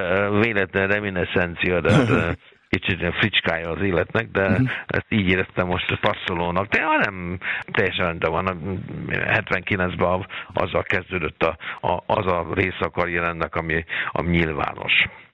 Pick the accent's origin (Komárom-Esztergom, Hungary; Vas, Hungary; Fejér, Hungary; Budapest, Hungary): Budapest, Hungary; tudod, én pesti srác vagyok